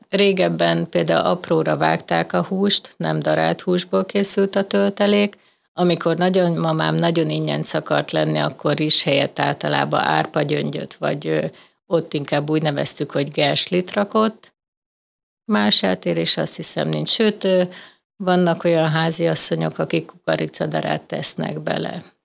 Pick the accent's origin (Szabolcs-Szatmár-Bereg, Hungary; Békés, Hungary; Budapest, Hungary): Szabolcs-Szatmár-Bereg, Hungary; Újfehértó; Hát mivel én Újfehértón születtem, viszonylag falu, vagyis hát most már község, ott falun azért a gyerekek elég korán be voltak fogva a házi munkába